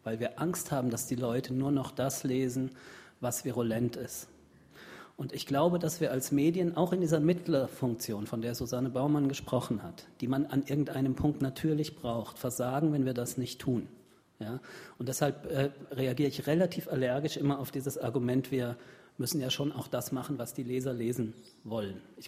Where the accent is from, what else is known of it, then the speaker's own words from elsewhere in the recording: Frankfurt, Hesse, Germany; in dem Sommer das Weite gesucht und Frankfurt, meine Heimat, wieder aufgesucht habe.